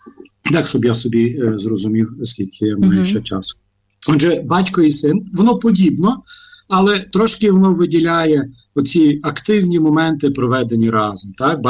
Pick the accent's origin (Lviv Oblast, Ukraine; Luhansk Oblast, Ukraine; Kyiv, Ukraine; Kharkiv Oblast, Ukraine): Lviv Oblast, Ukraine; Lviv; а я зростав у Львові